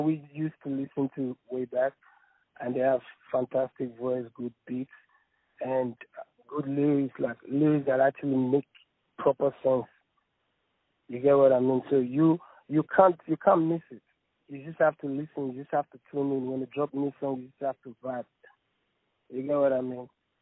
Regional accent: Nigeria; English is a second language; moved away as an adult; now in Australia; Originally, I'm from Nigeria. And I moved to Australia to do some studies, to continue my studies

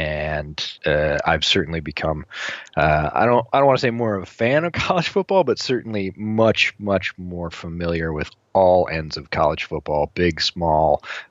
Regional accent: Northeast, United States; Did a bunch of growing up in the Northeast and certainly followed, you know, football powerhouses in those days.

